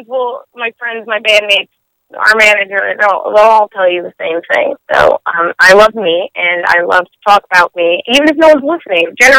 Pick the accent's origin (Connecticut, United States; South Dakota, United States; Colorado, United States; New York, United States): Connecticut, United States; North Haven; Yeah, I mean, we're generally from North Haven.